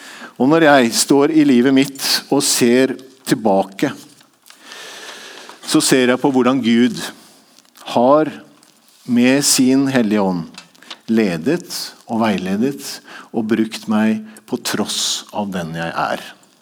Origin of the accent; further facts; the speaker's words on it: Eastern Norway, Norway; Jeg er østlending, og jeg vet at dere i Rogaland ikke har sånn voldsom tru på østlendinger.